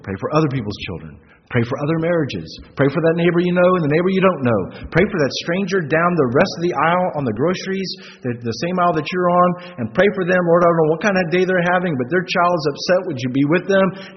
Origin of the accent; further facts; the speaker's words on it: the South, United States; I grew up in the South. I know how entrenched Southern politeness is not to ask about other people's business.